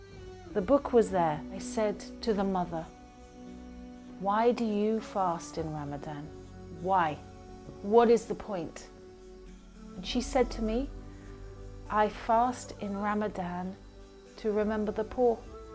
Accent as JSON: {"language": "English", "country": "United Kingdom", "said": "I am a British journalist, broadcaster, and human rights activist."}